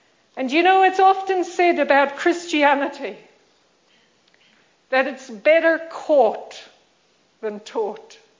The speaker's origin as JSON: {"language": "English", "country": "New Zealand", "tie": "born or raised there", "said": "I grew up in New Zealand, which is well known for its earthquakes. It sits right on the fault line."}